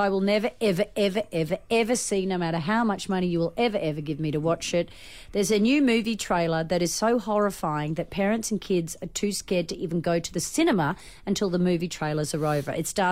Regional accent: Australia; I'm from Australia.

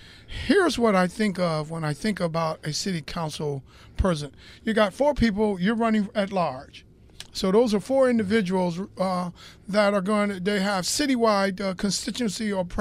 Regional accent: Roxbury, Massachusetts, United States; I'm just from Roxbury, man.

